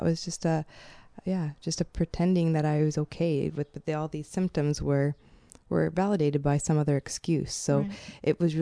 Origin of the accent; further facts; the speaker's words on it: Manitoba, Canada; I'm from Manitoba, so, you know, the prairies, and I was living in Kananaskis in the middle of the mountains.